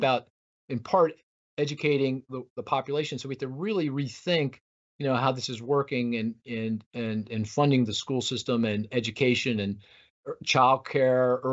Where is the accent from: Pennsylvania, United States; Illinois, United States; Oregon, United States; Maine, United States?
Pennsylvania, United States; Philadelphia; I live in Philadelphia. I grew up in Philadelphia, in the Philadelphia area.